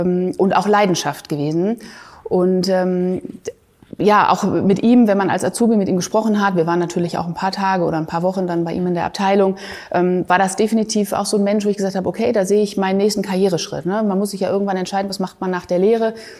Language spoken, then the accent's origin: German; Essen, North Rhine-Westphalia, Germany; born there; Ich bin in Essen geboren.